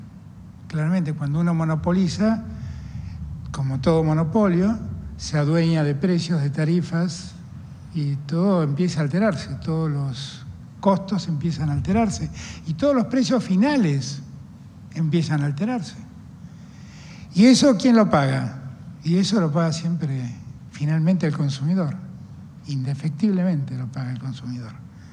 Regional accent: Buenos Aires, Argentina; aquellos que somos porteños tenemos un cariño singular por nuestro puerto.

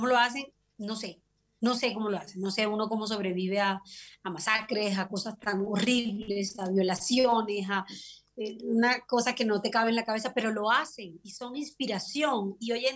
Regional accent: Colombia; ese es mi deseo como colombiana

